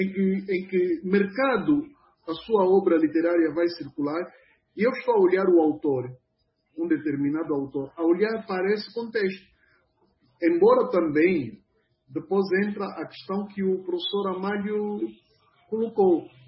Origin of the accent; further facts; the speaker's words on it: Angola; first language Kimbundu; Portuguese is a second language; a minha fluência no Quimbundo, que é a minha língua materna